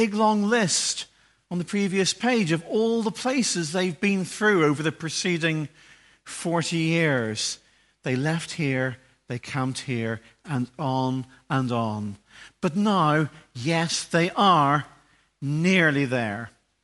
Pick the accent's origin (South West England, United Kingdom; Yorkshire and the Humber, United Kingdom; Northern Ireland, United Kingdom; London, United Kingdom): Northern Ireland, United Kingdom; growing up in Northern Ireland, most of our relatives lived within 45 minutes' drive of our house.